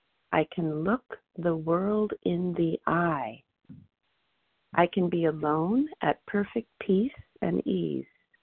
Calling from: Monterey, California, United States; gratefully recovered here in Monterey, California

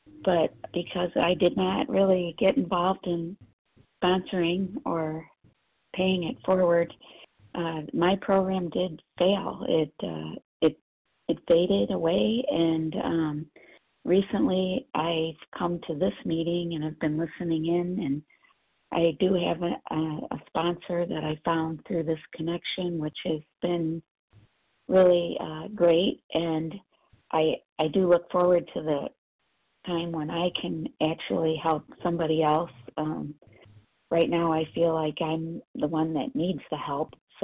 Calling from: Ann Arbor, Michigan, United States; I'm calling in from Ann Arbor, Michigan.

